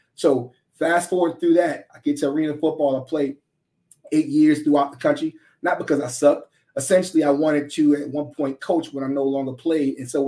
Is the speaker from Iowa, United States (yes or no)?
no; Long Island, New York, United States; So me, I come from Long Island, New York, come from a broken home.